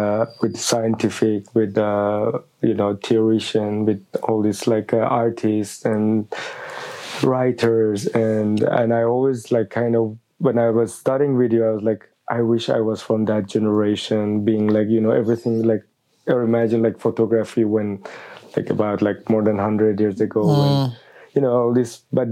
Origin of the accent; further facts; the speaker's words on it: Iran; moved away as an adult; now in Paris, France; the first thing I can say, I'm from Iran, which is, I think, it's a quite a special things I always carry with me